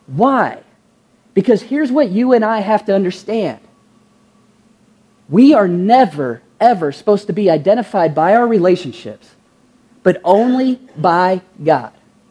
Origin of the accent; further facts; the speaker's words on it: Kentucky, United States; You see, growing up in Kentucky, one of the things I had to learn, it's almost a requirement if you play in Kentucky or grow in Kentucky or grow up in Kentucky, is play basketball.